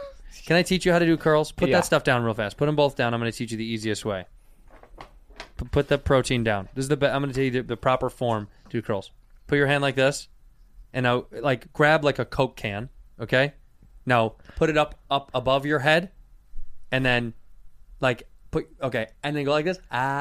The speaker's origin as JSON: {"language": "English", "country": "United States", "said": "So this is one of our favorite things as American citizens."}